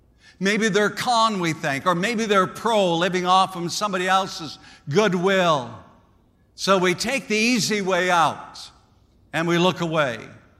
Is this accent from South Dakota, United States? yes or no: yes; South Dakota, United States; Now, growing up in South Dakota, growing up in farming land